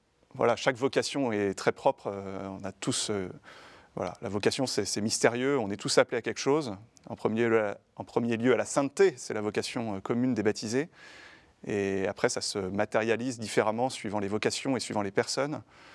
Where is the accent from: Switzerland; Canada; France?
France; Redon, Brittany; born there; Absolument, je suis né à Redon.